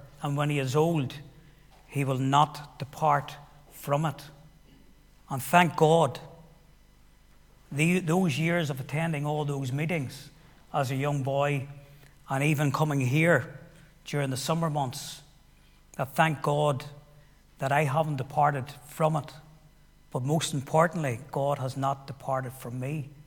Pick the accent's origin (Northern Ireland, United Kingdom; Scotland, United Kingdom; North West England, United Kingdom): Northern Ireland, United Kingdom; Armagh; I'm from Armagh City. I am a member of Armagh Free Presbyterian Church. In fact, I have attended there all my life.